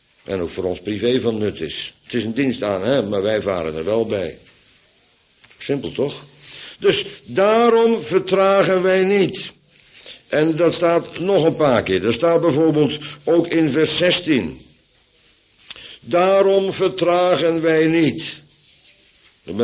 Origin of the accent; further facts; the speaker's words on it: Bodegraven, South Holland, Netherlands; ik kom uit Bodegraven, dus spreek mij aan. Kaas, de lucht van kaas grootgebracht, dus dat spreekt mij wel aan.